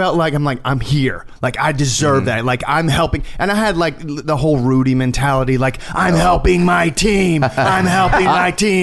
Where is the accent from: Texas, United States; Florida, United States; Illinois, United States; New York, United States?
Texas, United States; Longview; also born or lived in Tyler; I was born in Tyler, and my dad worked in Tyler, but I grew up in a town called Longview, which is like 40 minutes from Tyler. And it's a small town.